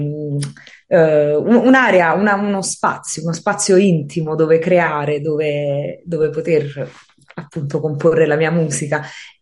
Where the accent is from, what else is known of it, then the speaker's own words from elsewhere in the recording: Naples, Campania, Italy; also born or lived in London, United Kingdom; ora in questo momento sono in Italia, a Napoli, che è la mia città natale dove sono cresciuta, ma ho vissuto in modo praticamente, cioè, in maniera fissa, per 10 anni a Londra fino a un annetto fa